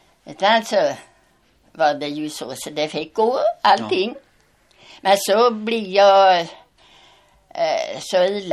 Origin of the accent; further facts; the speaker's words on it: Kärrtåka, Sweden; born there; Jag är född i Kärrtåka.